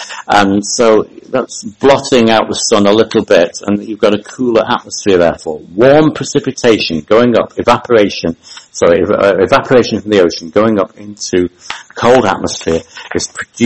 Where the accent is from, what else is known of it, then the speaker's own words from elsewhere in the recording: United Kingdom; because I'm from Britain, where you don't have large numbers of big canyons. You know, it's a small island